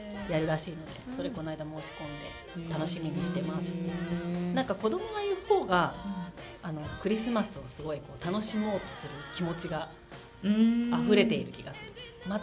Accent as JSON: {"language": "Japanese", "town": "Bunkyo", "region": "Tokyo", "country": "Japan", "tie": "born or raised there", "said": "そう、文京区というのが私の地元なんですけど"}